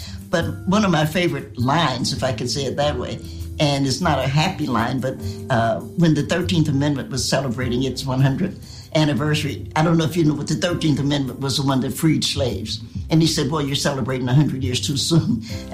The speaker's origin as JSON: {"language": "English", "region": "the South", "country": "United States", "said": "I'm a Southerner, and so I grew up with kids could be seen but not heard."}